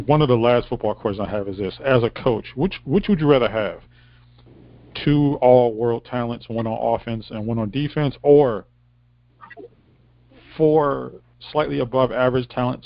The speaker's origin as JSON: {"language": "English", "region": "East Coast", "country": "United States", "tie": "born or raised there", "said": "even though I grew up on the East Coast up north"}